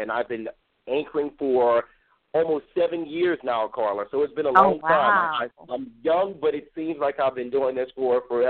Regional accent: Opelousas, Louisiana, United States; Now, I am from Opelousas, a native from Opelousas.

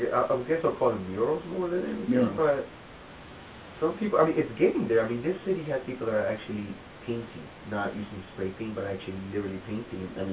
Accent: El Salvador; now in United States; growing up in El Salvador

